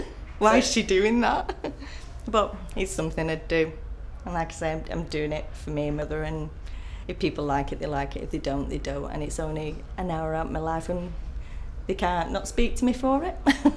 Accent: Manchester, North West England, United Kingdom; I'm age 38, and I come from Manchester.

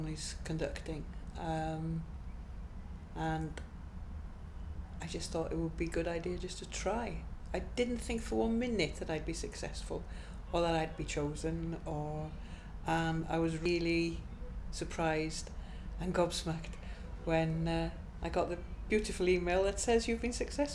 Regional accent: Anglesey, Wales, United Kingdom; I am 55 years of age, and I come from Anglesey in North Wales.

